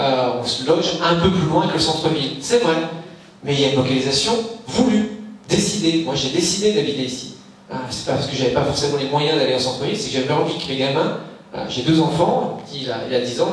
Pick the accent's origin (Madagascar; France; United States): France; Grand Est; Moi, je suis originaire des Ardennes. Les Ardennes, c'est un des rares départements qui se dépeuplent.